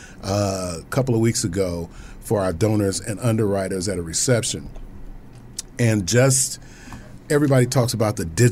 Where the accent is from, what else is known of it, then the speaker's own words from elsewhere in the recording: Midwest, United States; now in South, United States; I come from the Midwest, where it's a little bit more progressive.